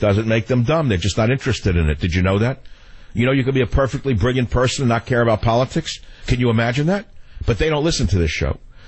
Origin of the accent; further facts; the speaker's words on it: New York, United States; Luckily, I grew up in New York, so I didn't sit on the line.